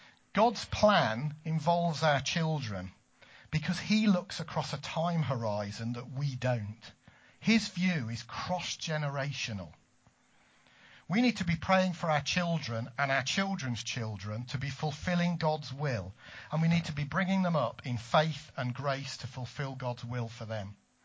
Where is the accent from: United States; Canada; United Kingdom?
United Kingdom; East Midlands; We moved back here about 2 years ago. I grew up in the East Midlands in a place called Towton, and we came back a couple of years ago, having moved away for about 25 years, 30 years